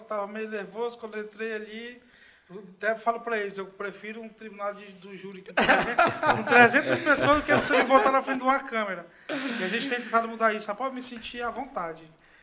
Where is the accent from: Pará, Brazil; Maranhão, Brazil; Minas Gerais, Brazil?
Pará, Brazil; Santarém; Santarém, para mim, é minha vida, minha cidade onde eu nasci.